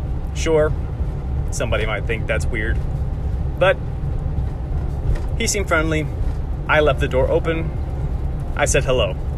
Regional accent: Florida, United States; I am driving the 1,800 mile journey back to my home state in Florida.

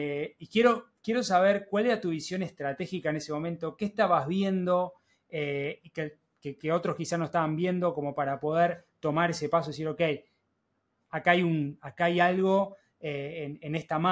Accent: Argentina; now in Chile; yo soy argentino viviendo en Chile, pero soy argentino

